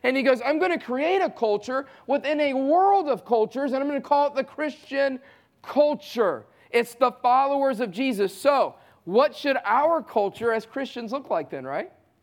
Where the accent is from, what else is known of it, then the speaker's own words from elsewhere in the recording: Southeast, United States; I grew up in a broken home. I was born and raised in the Southeast.